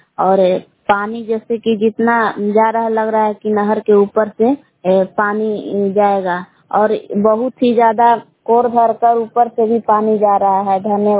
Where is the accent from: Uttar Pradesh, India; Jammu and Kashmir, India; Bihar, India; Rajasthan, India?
Bihar, India; ग्राम बिलास जिला कमूर भगवान की निवासी हूँ।